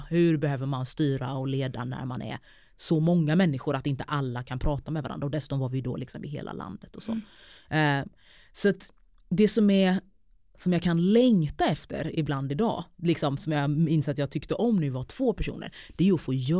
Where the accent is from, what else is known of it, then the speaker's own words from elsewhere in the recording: Taberg, Jönköping County, Sweden; först startade vi så här ungdomscafé typ i Taberg och Norra Hammar utanför Jönköping där jag är uppvuxen.